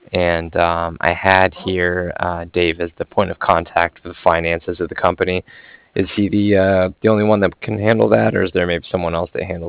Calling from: Cardiff, Wales, United Kingdom; I was calling from Cardiff

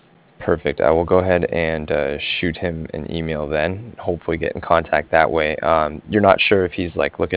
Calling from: Cardiff, Wales, United Kingdom; I was calling from Cardiff

